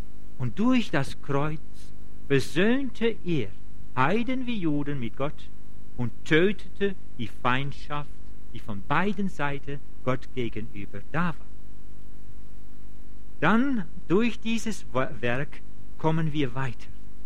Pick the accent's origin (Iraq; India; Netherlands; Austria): Netherlands; German is a second language; Also ich bin Holländer, ich komme